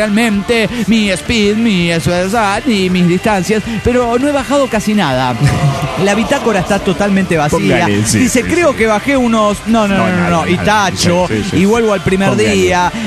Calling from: New York, United States; de New York.

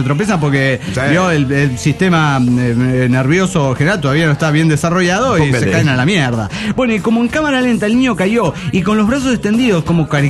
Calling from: Coacalco, State of Mexico, Mexico; de ex Coacalco, ahora mujer nómade. Ya que ando de casa en casa

